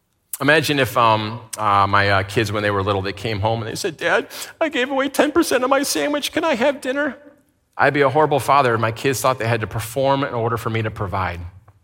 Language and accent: English; Michigan, United States; I was going to say, look for the birds, but I'm from Michigan, so I remember there's like 3 months a year where there's birds, right?